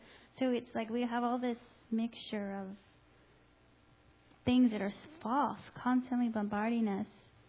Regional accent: United States; I grew up here in America, and just growing up here, all I know is what's here.

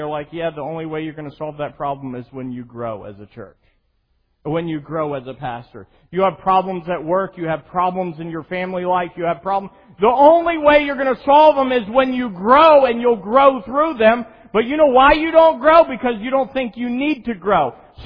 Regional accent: Amish country, United States; I grew up in Amish country

